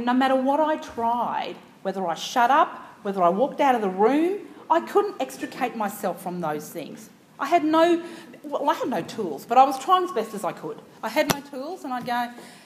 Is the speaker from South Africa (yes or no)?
yes; South Africa; being South African, you don't do as you're told.